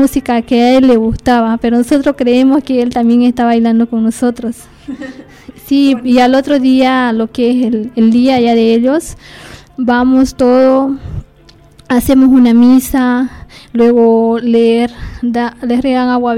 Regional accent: San Miguel de Velasco, Santa Cruz, Bolivia; por el lado de allá de la provincia de Velasco, que yo vengo de San Miguel de Velasco y comunidad Villacruz

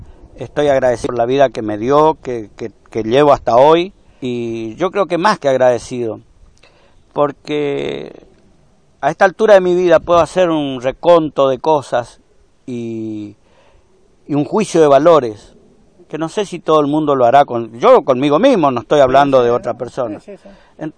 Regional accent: Buenos Aires, Argentina; born there; also born or lived in Corrientes; Yo nací en la Capital Federal, ¿no?

